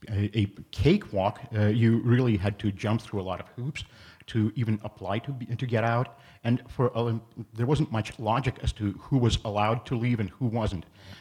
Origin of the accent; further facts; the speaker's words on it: Russia; English is a second language; moved away as an adult; now in United States; I grew up as part of what they called the cynical generation.